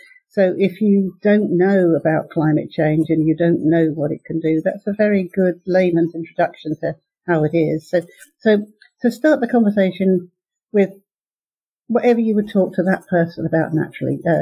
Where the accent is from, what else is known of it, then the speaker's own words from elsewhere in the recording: England, United Kingdom; So we're English. Let's talk about the weather.